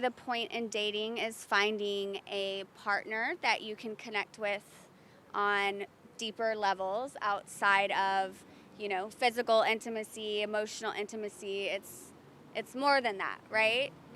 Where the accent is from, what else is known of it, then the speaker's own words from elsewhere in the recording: Dallas, Texas, United States; I'm from Dallas, Texas.